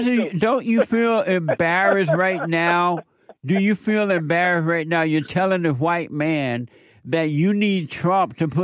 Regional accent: Alabama, United States; I grew up in Alabama. I didn't grow up in Jim Crow.

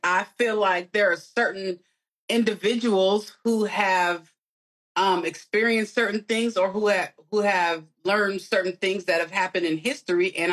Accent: California, United States; I'm from California, so I've seen different pieces and bits here

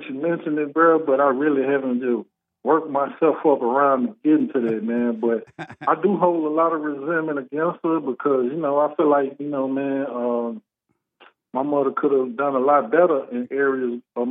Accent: Louisiana, United States; growing up in America, man, you know, I'm from Louisiana, man.

